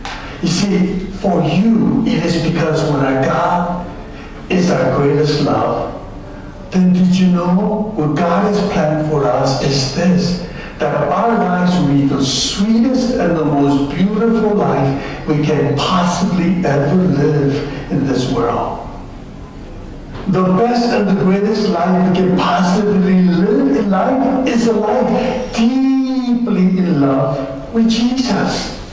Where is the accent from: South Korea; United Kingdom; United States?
South Korea; I'm from Korea